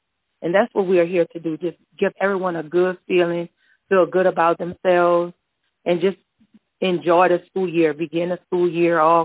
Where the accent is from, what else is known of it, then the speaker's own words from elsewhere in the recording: Louisiana, United States; I'm originally from Louisiana, and I was a single parent one time myself.